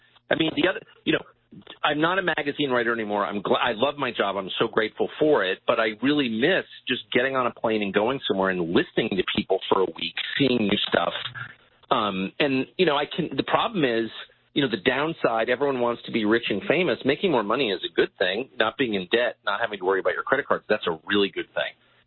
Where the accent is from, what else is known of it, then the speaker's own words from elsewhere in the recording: La Jolla, California, United States; also born or lived in Georgetown; I mean, I grew up in La Jolla, California, and Georgetown in a, you know, affluent family or whatever. But I have a very much a working man mentality about work.